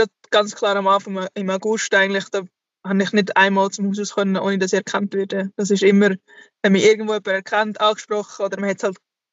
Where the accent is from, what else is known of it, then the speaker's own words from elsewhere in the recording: Aargau, Switzerland; vor allem im Aargau, wo ich aufgewachsen bin, immer an daheim bin.